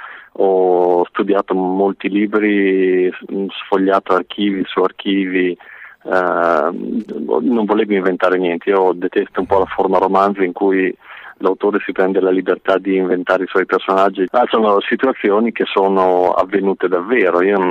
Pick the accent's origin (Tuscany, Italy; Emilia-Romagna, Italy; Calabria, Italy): Emilia-Romagna, Italy; io sono emiliano fino al midollo da generazioni, continuerò a esserlo, spero, questa è la terra in cui voglio vivere e anche finire i miei giorni con una comprensibile calma.